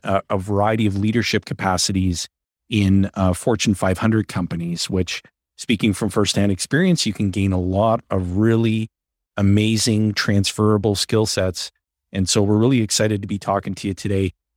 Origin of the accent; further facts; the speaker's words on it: Alberta, Canada; and I'm hailing from Alberta.